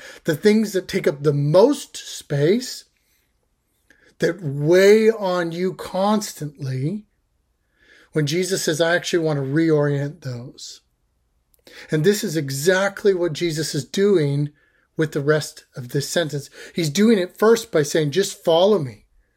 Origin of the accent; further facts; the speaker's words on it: Canada; And I'm Canadian.